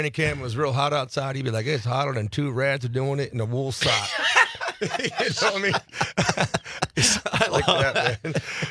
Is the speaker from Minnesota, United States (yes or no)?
no; Buffalo, New York, United States; I grew up in Buffalo, New York. I was a bowler